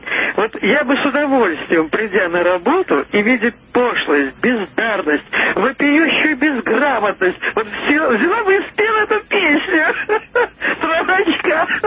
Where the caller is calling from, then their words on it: Omsk, Omsk Oblast, Russia; Это Омск из-за Урала, уже пятый час скоро будет.